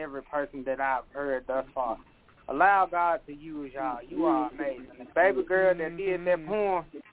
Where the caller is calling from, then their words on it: Memphis, Tennessee, United States; I'm calling from Memphis.